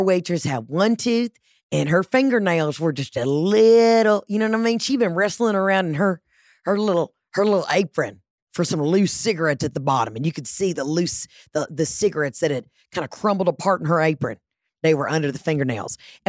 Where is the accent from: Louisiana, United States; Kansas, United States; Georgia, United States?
Georgia, United States